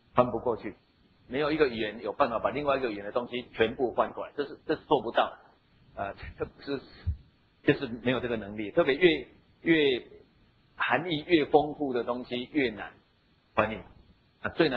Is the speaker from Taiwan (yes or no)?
yes; Taiwan; 可是我们台湾人，我们对羊的感情就没有像犹太人对羊那个感情那么好。